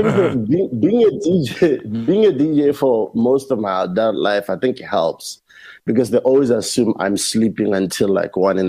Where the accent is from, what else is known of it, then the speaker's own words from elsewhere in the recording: Botswana; I'm from a desert. I'm from Botswana. Botswana is as hot as you can imagine.